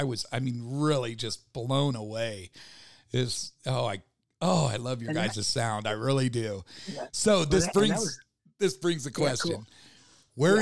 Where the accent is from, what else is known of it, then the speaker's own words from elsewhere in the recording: Sacramento, California, United States; Valley in Sacramento, and you were naming off all these places. I'm like, oh my goodness, this is my hometown area.